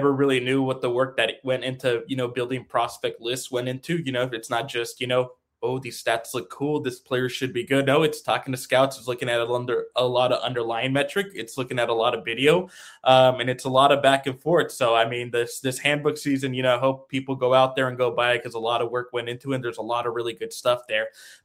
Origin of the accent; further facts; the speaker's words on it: California, United States; because I grew up in California